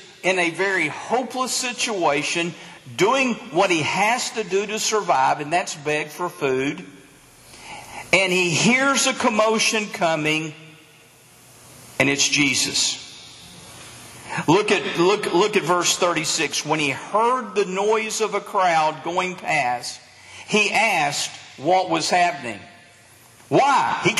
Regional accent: Denison, Texas, United States; In Texas, where I grew up, I grew up in Denison, but even in Denison, and when we moved to Dallas, there's an area of Dallas called Highland Park.

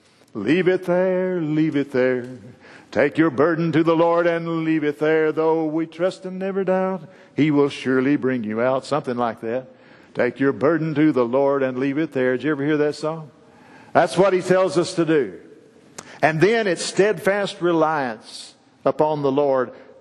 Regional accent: Texas, United States; When I was growing up in East Texas, there was an old boy that was a rough old boy that is out of the oil field.

